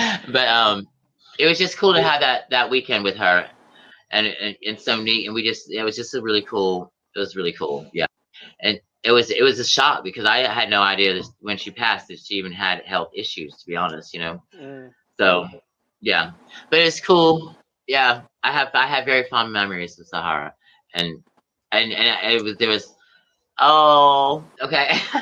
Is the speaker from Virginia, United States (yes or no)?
no; Atlanta, Georgia, United States; I'm with this local bitch and I'm from Atlanta.